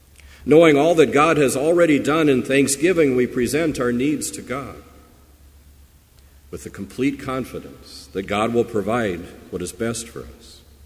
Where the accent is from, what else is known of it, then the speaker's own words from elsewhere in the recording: California, United States; now in Minnesota, United States; Where I grew up in California, there's not much rain during the growing season, so huge reservoirs have been built.